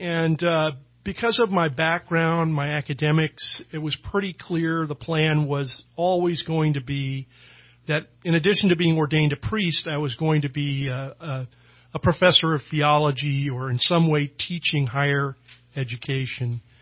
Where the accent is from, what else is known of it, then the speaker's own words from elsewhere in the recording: Bakersfield, California, United States; also born or lived in Santa Maria; I'm a native Californian, a child of the Golden State when it truly was golden. I was born in Santa Maria, California, and went to Bakersfield for junior high and high school.